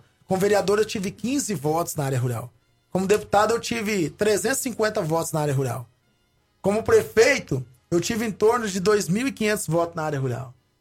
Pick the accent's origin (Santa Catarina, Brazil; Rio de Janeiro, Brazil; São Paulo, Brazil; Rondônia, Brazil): Rondônia, Brazil; born there; Dizer a vocês que eu tenho 40 anos, sou nascido em Rondônia